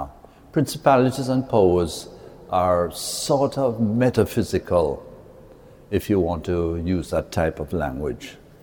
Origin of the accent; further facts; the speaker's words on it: Jamaica; born there; My background is that I'm Chinese, born in Jamaica. My parents came from China and I was born in Jamaica. My grandparents would have been indentured servants